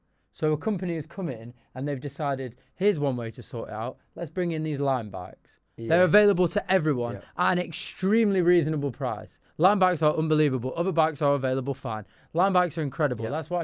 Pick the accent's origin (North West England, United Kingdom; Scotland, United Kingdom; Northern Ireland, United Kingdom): North West England, United Kingdom; Manchester; moved away as an adult; now in London, United Kingdom; Now, I moved from Manchester 6 years ago, right?